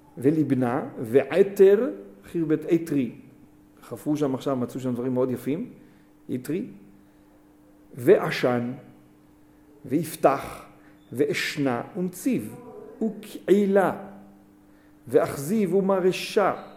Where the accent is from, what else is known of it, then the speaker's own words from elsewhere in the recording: Southern District, Israel; כל אשר על יד אשדוד וחצריהם. בדיוק מאיפה שאני בא, וזה הערב, כן? באתי משם. כל אשר על יד אשדוד, בין עקרון לאשדוד, גבעת וושינגטון.